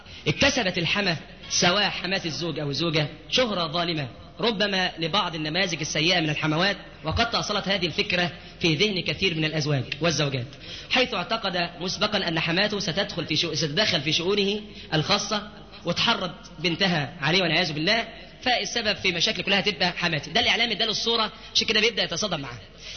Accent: Egypt; ده خفيف مش موجود عندنا في مصر

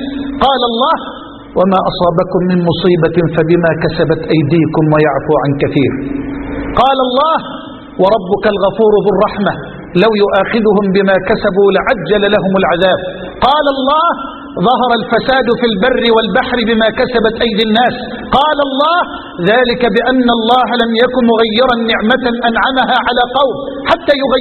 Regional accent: Egypt; قصة رجل عندنا في مصر من الأغنياء

